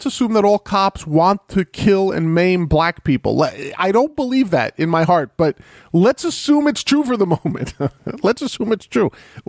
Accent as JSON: {"language": "English", "region": "New York", "country": "United States", "tie": "born or raised there", "said": "And I grew up in the Bronx, ladies and gentlemen. I grew up in rough neighborhoods, the Bronx, Washington Heights. If you're from New York, you kind of know these areas"}